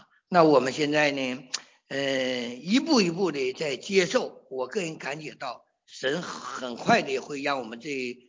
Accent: China

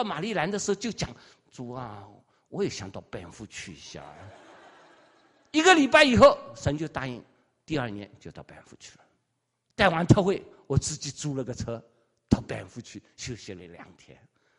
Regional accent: United States; 我说我是从美国来的，我不知道到 Victoria 看什么

